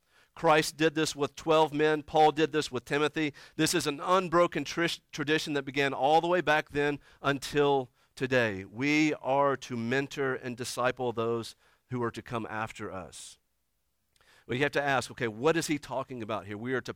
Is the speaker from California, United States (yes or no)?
no; Alabama, United States; I'm from Alabama, we're in West Virginia